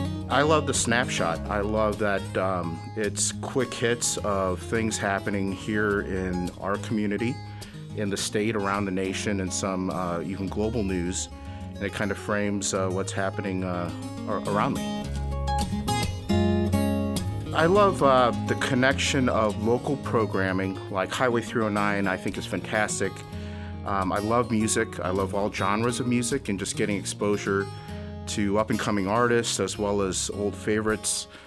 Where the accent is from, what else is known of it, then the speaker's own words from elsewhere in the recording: Bloomington, Illinois, United States; I'm born and raised in Bloomington Normal